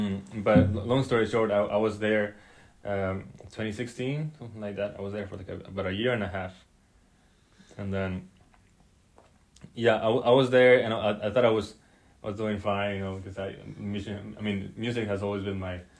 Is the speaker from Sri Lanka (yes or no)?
no; Mexico; also born or lived in California, United States; Yeah, I'm originally from Mexico.